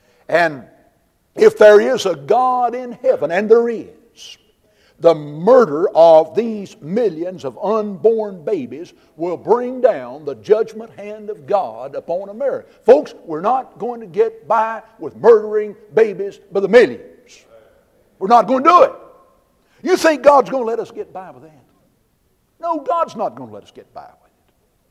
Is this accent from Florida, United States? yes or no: no; Soddy, Tennessee, United States; I was captain of the high school football team down at my hometown, Soddy, Tennessee.